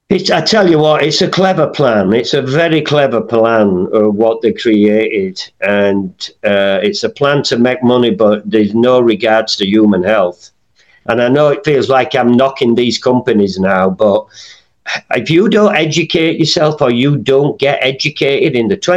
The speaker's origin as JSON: {"language": "English", "region": "England", "country": "United Kingdom", "tie": "born or raised there", "said": "when I was a teenager in growing up in England in the mid 70s"}